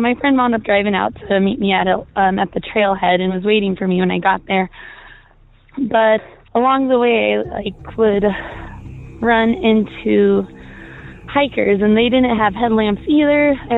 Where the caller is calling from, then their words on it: Colorado, United States; I'm calling from Colorado, but in regards to Southern California, Altadena, actually.